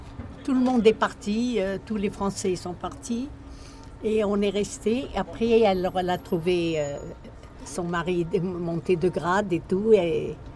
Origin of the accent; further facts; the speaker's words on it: Sfax, Sfax Governorate, Tunisia; now in France; Je viens de Sfax, Tunisie.